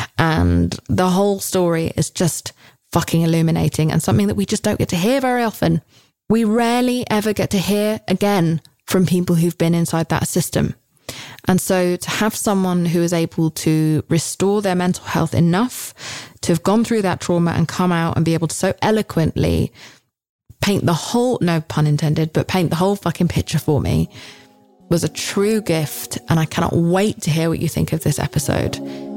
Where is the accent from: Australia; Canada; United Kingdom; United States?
United Kingdom; I, as a Brit, had a lot of questions.